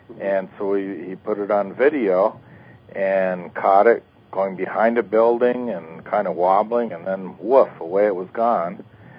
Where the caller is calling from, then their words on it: Costa Rica; I'm calling from Costa Rica.